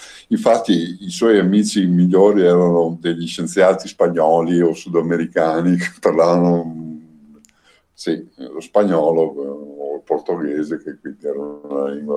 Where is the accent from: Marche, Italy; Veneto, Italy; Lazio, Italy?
Veneto, Italy; Padua; noi siamo di Padova.